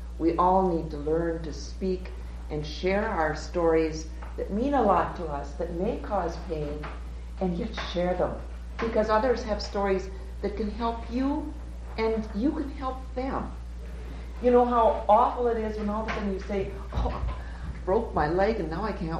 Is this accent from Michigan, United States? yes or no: no; Pierre, South Dakota, United States; I come from Pierce, South Dakota. And I teach in a school in Pierce, South Dakota that is a boarding private school.